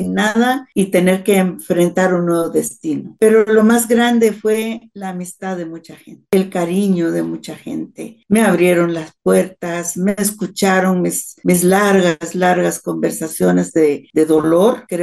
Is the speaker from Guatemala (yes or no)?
yes; Guatemala; moved away; en Guatemala, en un bosque nuboso, donde conocimos el trabajo, conocimos la disciplina del tiempo, porque llueve mucho allá en mi tierra